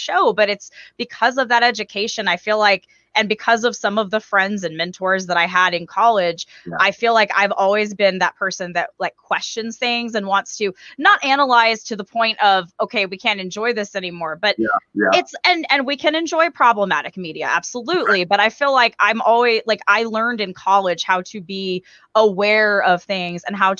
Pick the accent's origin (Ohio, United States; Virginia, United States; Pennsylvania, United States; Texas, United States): Texas, United States; So I went to school again, like, as I said, I'm from Texas, born and raised, and I went to Texas A&M University.